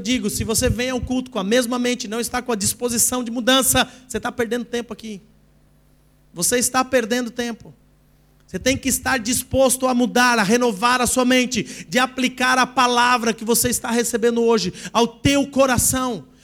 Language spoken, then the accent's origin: Portuguese; Brazil; now in Portugal; eu sou brasileiro, já vivo aqui há 16 anos